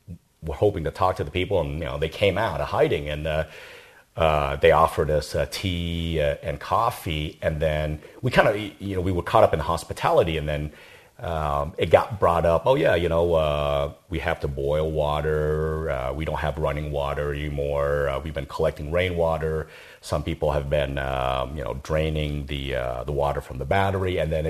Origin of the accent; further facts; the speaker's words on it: Vietnam; moved away; You guys know that my family and I came from Vietnam. We escaped after the Vietnam War, after Saigon fell to communists